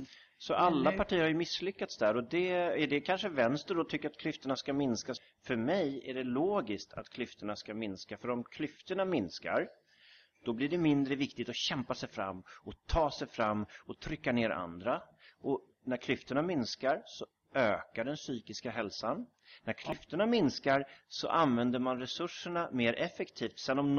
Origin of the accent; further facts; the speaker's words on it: Sweden; born there; man kan säga att jag är född här i Sverige. Jag har bott halva livet utomlands nästan